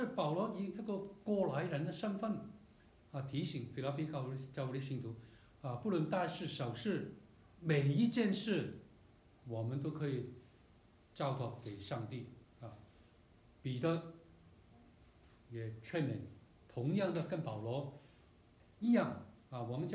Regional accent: China; 我们中国人有句话，人无远虑必有什么近忧。

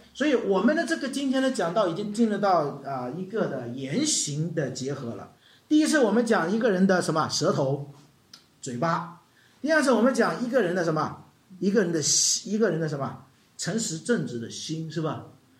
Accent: China; 我们中国人说救人一命什么就佛教用语说，哎，救人一命胜造七级啊

